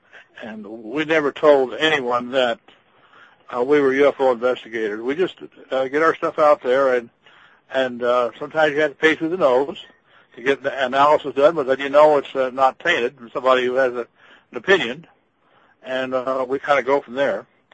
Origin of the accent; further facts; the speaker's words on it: Kansas City, Missouri, United States; now in Medford, United States; No, I'm in Medford, Oregon.